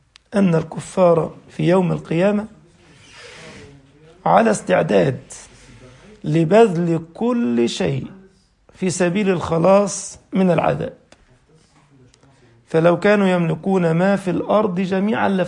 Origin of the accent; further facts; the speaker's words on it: Egypt; يعني الرغيف اللي احنا عندنا في مصر رغيف العيش الخبز، وده في اللغة العربية الرغيف